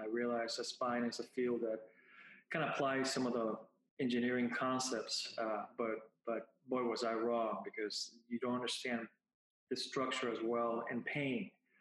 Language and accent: English; Puerto Rico; English is a second language; I'm from Puerto Rico originally, so English was, you know, quite challenging to begin with.